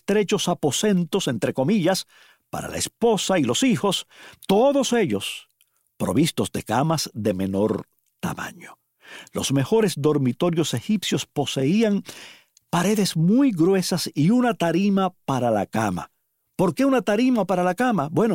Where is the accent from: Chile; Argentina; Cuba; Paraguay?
Cuba; Palma Soriano, Santiago de Cuba; yo recuerdo con enorme gusto los mosquiteros de mi niñez allá en Palma Soriano.